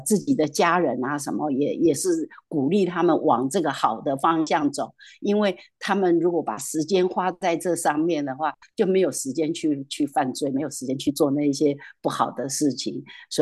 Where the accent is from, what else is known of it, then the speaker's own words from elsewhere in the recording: China; 像我们中国人过节的时候，哦，大家打麻将啊，什么什么，通通都坏习惯